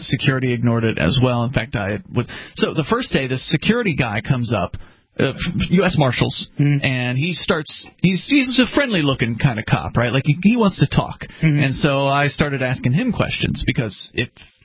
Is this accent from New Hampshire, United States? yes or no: yes; Keene, New Hampshire, United States; And I'm like, oh, well, I'm from Keene.